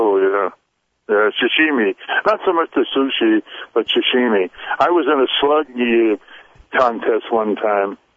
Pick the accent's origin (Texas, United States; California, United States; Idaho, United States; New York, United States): California, United States; San Francisco; came back to my hometown. I had gone to high school in San Francisco.